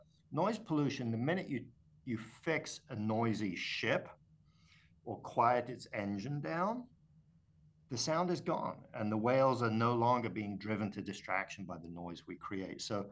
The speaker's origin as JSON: {"language": "English", "town": "Paris", "region": "Île-de-France", "country": "France", "tie": "born or raised there", "said": "I grew up actually in France, in Paris, in an apartment building. But I hadn't been back to Paris in decades"}